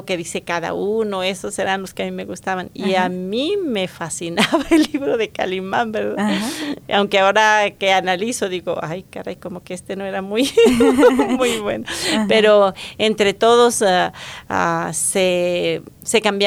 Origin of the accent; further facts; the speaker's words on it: Colonia Alamillo, Chihuahua, Mexico; de un pueblito muy pequeño de allá de Chihuahua llamado Colonia Alamillo. Ajá. Y es muy, muy entre la sierra, digámoslo así, ¿verdad? Así es que soy de Chihuahua de la Sierra.